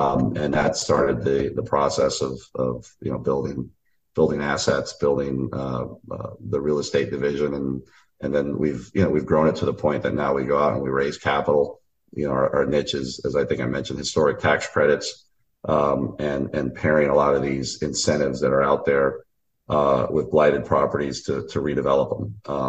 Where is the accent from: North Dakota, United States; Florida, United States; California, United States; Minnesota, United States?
Florida, United States; Miami; You know, I grew up in Miami through Hurricane Andrew